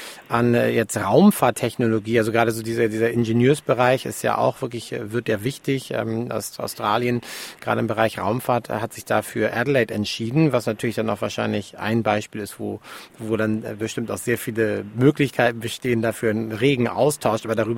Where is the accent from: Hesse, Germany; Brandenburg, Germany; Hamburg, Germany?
Hamburg, Germany; now in Bavaria, Germany; Ich bin ein Hamburger Jung und ich bin nach Bayern gezogen, und um dort zu arbeiten